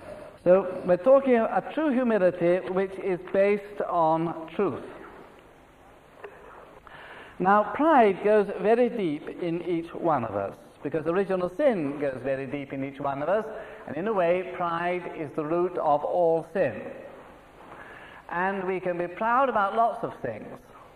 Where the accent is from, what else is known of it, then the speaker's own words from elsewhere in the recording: United Kingdom; There can be pride of race, pride in nationality. I'm British.